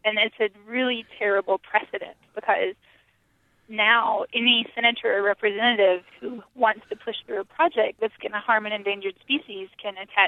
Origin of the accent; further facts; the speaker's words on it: Kentucky, United States; I grew up in the most beautiful place. I grew up in Appalachia in southeastern Kentucky, just surrounded by all kinds of wild animals